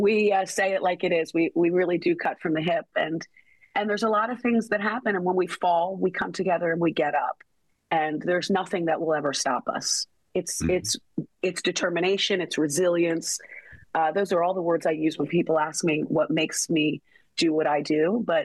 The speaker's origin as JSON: {"language": "English", "town": "Philadelphia", "region": "Pennsylvania", "country": "United States", "said": "I'm from Center City, Philadelphia. I am the oldest of two children."}